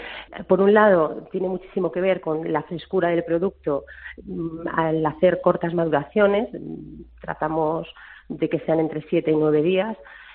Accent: Menasalbas, Castilla-La Mancha, Spain; Sí, yo soy de Menasalvas.

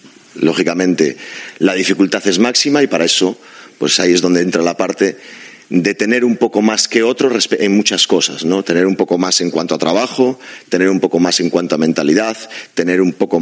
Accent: Galicia, Spain; Y por otro lado, porque quería volver al norte. Soy gallego, no sé, me siento que tenemos una conexión especial con toda la gente que somos del norte

